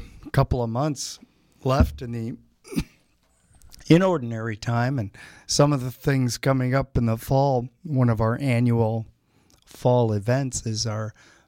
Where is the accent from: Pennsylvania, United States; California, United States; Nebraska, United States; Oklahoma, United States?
California, United States; I grew up in the Bay Area where there are no changes